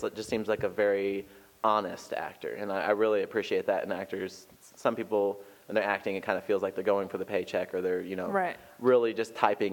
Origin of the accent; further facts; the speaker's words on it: Peoria, Illinois, United States; born there; now in Kentucky, United States; I was born in Peoria, Illinois, but I claim.